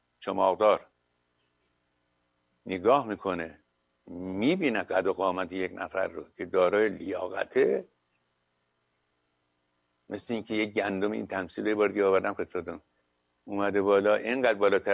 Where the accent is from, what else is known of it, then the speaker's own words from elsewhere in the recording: Iran; اما ما ایرانی هستیم هر آینه